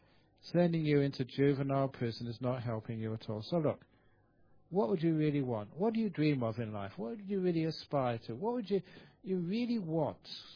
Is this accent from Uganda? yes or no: no; Australia; I was telling people, there's a nice story from my home country, Australia.